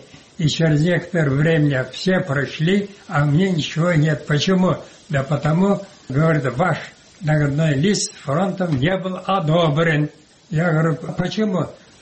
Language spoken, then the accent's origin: Russian; Crimea, Ukraine; Когда я приехал, когда узнали, что я крымский татарин офицер, то они все забрались.